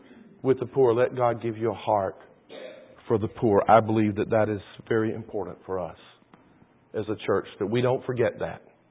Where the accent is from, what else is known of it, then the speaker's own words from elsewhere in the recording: the South, United States; You know, I grew up in the South.